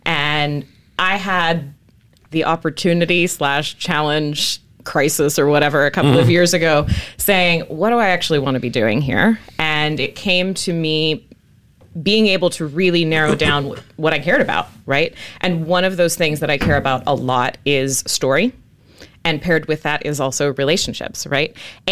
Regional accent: Oklahoma, United States; also born or lived in Kansas / Virginia / Albania / New Mexico; I grew up here in Oklahoma, college in Kansas and Virginia. Then I taught in Virginia, Albania, New Mexico, and came back to Oklahoma in 2019, primarily for personal and family reasons.

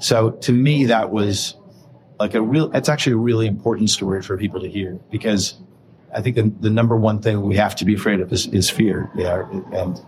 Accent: United States; We do lots of stuff with the US, obviously, because I'm American, streaming platforms.

